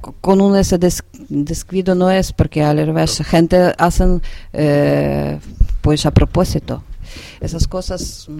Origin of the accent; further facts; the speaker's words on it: Ukraine; Spanish is a second language; dar imagen que somos distantes, pero luego cuando tú te coges